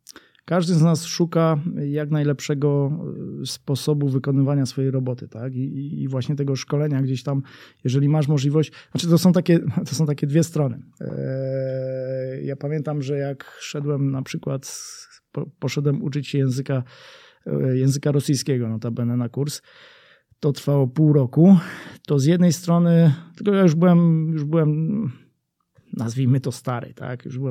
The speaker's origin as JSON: {"language": "Polish", "region": "Silesian Voivodeship", "country": "Poland", "tie": "born or raised there", "said": "Ja jako, że wychowałem się na Śląsku i większość mojej rodziny to była rodzina górnicza"}